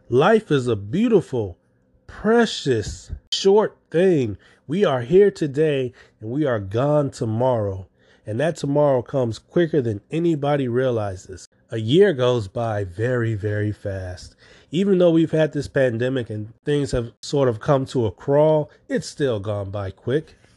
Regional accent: Chicago, Illinois, United States; I'm from Chicago.

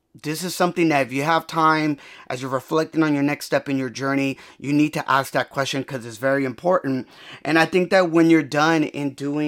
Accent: Los Angeles, California, United States; I'm a talent recruiter here in the West. I'm from Los Angeles, California.

